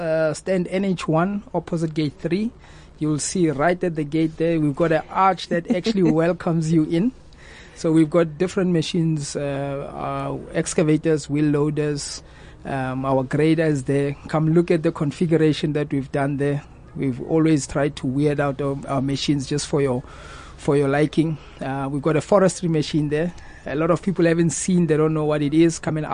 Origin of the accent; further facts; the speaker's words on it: Mahikeng, North West, South Africa; Yes, I spend a lot of time in Bloemfontein, Wolmaranstad, and I'm actually from Mafeking.